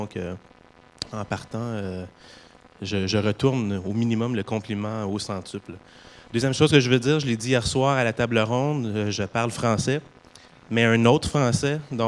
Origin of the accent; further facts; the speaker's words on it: Quebec, Canada; malgré le fait que je suis québécois ou canadien.